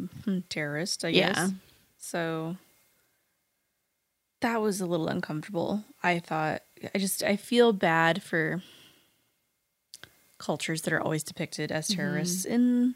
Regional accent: United States; And I'm very American in that I like to watch things blow up.

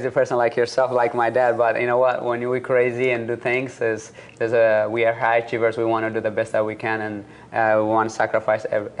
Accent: Eritrea; when you look back to your upbringing, Eritrea, where I was born in Eritrea, people don't have electricity, don't have lights.

